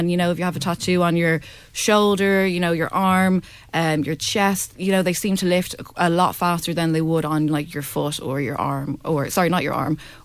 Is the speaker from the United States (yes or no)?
no; Greystones, Leinster, Ireland; I'm from Greystones